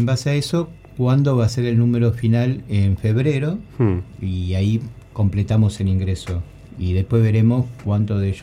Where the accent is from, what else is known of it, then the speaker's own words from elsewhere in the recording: La Plata, Buenos Aires Province, Argentina; nosotros, los que somos platenses, sabemos que La Plata es una ciudad, pero que tiene alma de pueblo.